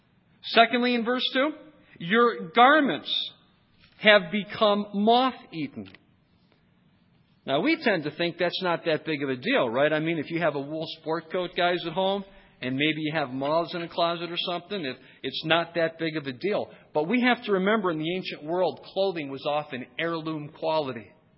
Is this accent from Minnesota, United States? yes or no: no; Ohio, United States; When I was growing up in Ohio, where we have snow